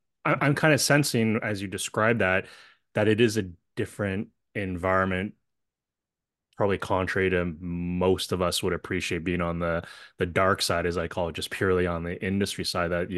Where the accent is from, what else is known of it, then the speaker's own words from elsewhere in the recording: Canada; again, being in a Canadian here, don't know that apparatus that well